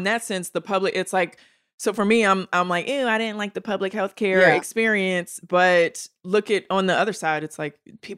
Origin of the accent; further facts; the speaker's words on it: United States; I guess it's just, as an American, we're used to like our private, our doctors with their private practices and stuff.